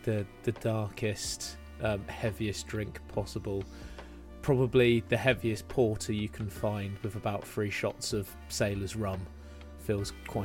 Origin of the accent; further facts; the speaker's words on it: East Midlands, United Kingdom; when I was growing up in Derbyshire.